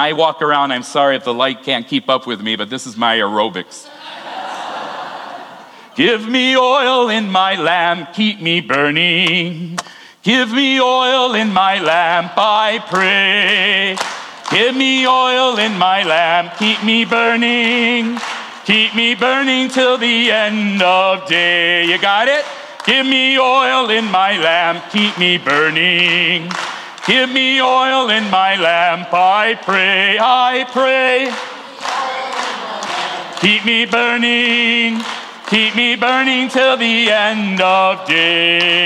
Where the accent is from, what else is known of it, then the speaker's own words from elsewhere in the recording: Michigan, United States; born there; I am a pure Michigander. I was born in Michigan.